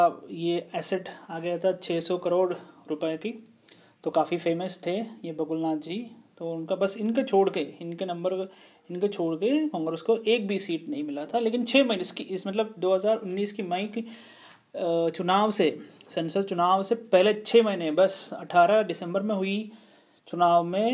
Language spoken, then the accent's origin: Hindi; South India, India; Hindi is a second language; मैं native speaker Hindi नहीं हूँ, मैं तो साउथ से हूँ, तो हमारा हिंदी इतना अच्छा नहीं है